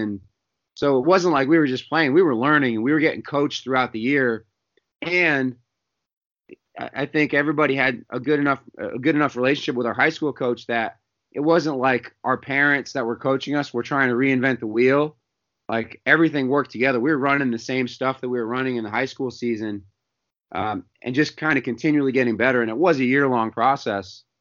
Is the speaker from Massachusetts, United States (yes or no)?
yes; Massachusetts, United States; growing up in Massachusetts, high school coaches out of season could have zero contact.